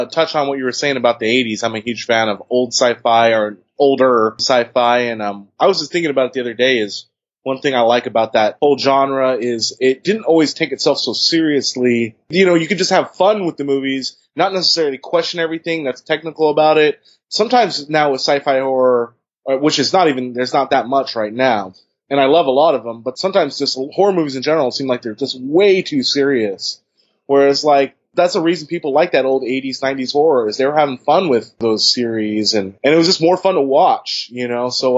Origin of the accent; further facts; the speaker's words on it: California, United States; I'm from the Bay Area, and it has some of my rapping heroes from childhood, like